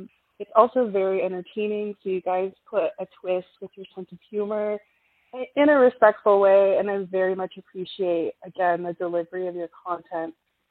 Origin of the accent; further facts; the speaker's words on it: British Columbia, Canada; I'm from Vancouver Island.